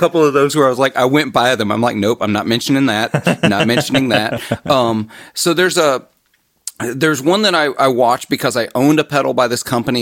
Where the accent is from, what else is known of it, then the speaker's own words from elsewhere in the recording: Mississippi, United States; I grew up in Mississippi, so I chose